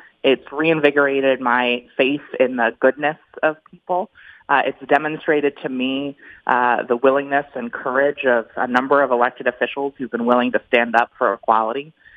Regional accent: Wilmington, Delaware, United States; Well, I'm a Delaware native, born and raised in Wilmington, Delaware. I'm a graduate of Cab Calloway School of the Arts, and I'm a transgender woman.

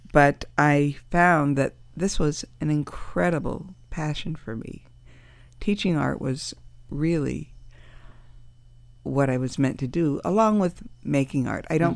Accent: New York City, New York, United States; moved away as an adult; now in Miami, United States; Well, I'm from New York City. I came here over 30 years ago.

